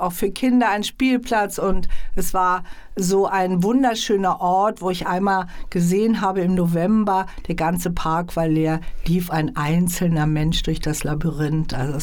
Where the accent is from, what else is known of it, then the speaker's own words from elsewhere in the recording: Berlin, Germany; Aus meinen Erinnerungen als Berlinerin und immer die Lieder, die zu der Zeit berühmt waren.